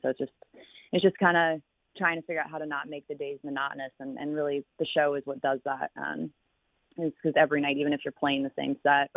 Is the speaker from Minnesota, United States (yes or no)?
no; New York, United States; but I'm also a New Yorker, so you know, I'm gonna support that too.